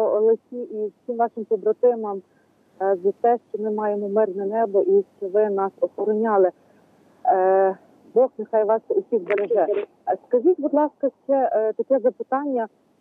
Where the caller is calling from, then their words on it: Lviv Oblast, Ukraine; Львівщина